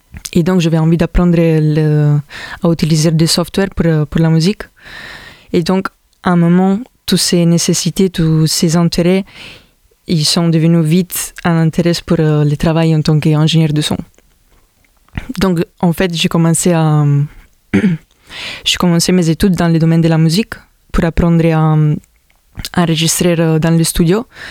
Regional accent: Italy; French is a second language; moved away as an adult; also born or lived in Milan; now in Montpellier, France; Je viens de l'Italie et je suis arrivée ici à Montpellier depuis 2 ans.

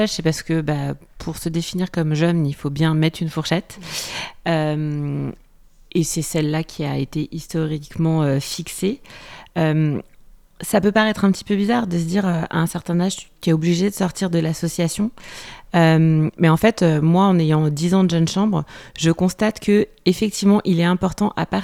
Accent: Paris, Île-de-France, France; now in Montpellier, France; moi, je ne viens pas du Canada, mais je viens de Paris. Et quand je suis arrivée à Montpellier, en fait, je ne connaissais personne et je n'avais pas d'amis à Montpellier.

